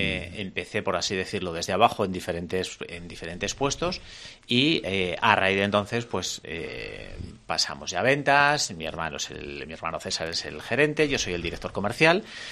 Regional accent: Estella, Navarre, Spain; yo digo que yo soy de Estella, pero cuando vengo a Tudela, yo soy de Tudela.

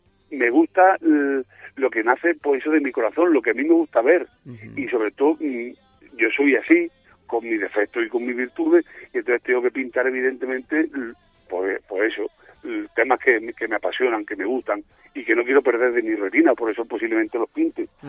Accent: Pozoblanco, Andalusia, Spain; Así se llamó la exposición que hice anteriormente en mi pueblo, en Pozo Blanco, se llamaba Alegría.

